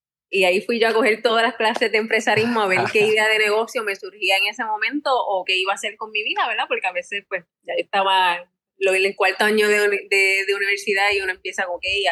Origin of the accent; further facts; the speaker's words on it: Boquerón, Puerto Rico; Ambas somos de Cabo Rojo, yo soy de Boquerón, Aileen de un barrio que se llama Llanos Tunas.